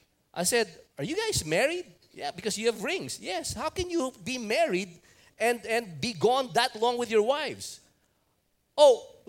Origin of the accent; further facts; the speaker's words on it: Philippines; I said, I'm from the Philippines.